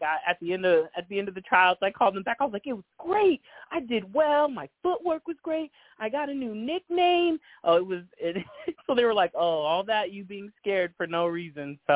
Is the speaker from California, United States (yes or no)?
yes; Antelope, California, United States; Okay, well, that's exactly where I'm from, in Antelope, California.